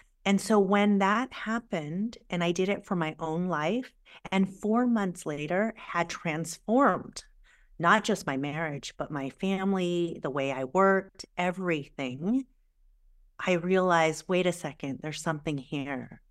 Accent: California, United States; English is a second language; also born or lived in Taiwan; I was an immigrant from Taiwan to California when I was really young. So I didn't know the language. I felt like an outsider. I lived in a really amazing kind of old-fashioned-y, predominantly white town.

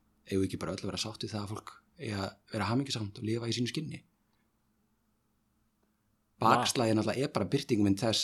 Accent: Akranes, Western Region, Iceland; Og það að nú ég, samkennuðu maður, kem frá Akranesi, það ekki einasti hinsegin einstaklingur í kringum mig.

